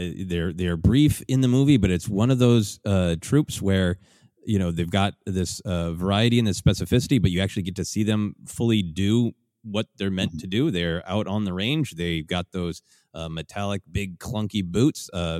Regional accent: Minnesota, United States; growing up in Minnesota, a cold place

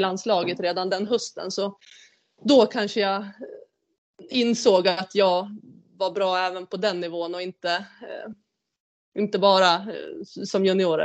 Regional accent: Sundsvall, Västernorrland County, Sweden; now in Umeå, Sweden; än vad jag hade chansen till hemma i Sundsvall

